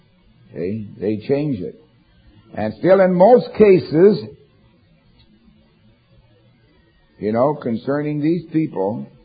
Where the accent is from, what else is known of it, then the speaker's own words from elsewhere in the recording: Canada; I don't know too much about tares and wheat, but I came from Canada where they have wild oats.